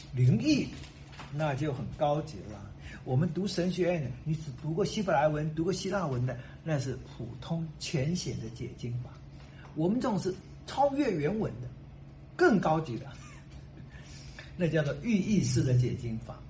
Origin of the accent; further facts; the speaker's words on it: China; 我们中国人就很佩服这个